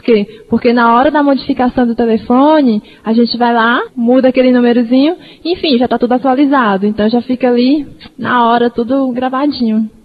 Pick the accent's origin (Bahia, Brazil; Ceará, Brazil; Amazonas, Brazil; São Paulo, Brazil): Ceará, Brazil; Fortaleza; now in Brasília, Brazil; E agora eu estou indo para Brasília, né? Eu sou aqui de Fortaleza, mas estou indo para Brasília